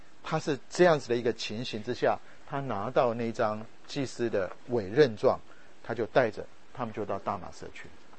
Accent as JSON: {"language": "Chinese", "country": "Japan", "tie": "born or raised there", "said": "我在日本长大，"}